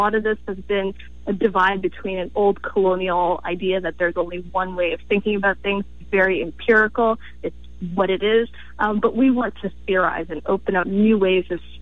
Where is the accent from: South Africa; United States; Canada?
Canada; Toronto, Ontario; I am from Toronto, an alumni of University of Toronto, proud graduate.